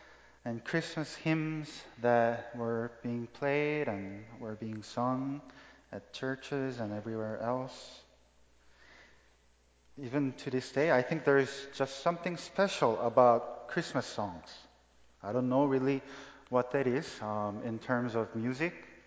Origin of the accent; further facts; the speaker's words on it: South Korea; when I was growing up in South Korea